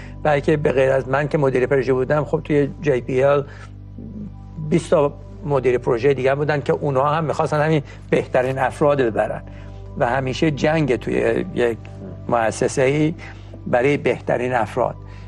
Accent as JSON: {"language": "Persian", "country": "Iran", "moved": "as an adult", "said": "منم پس 3 ماه یا 4 ماه بعد از انقلاب از ایران اومدم بیرون"}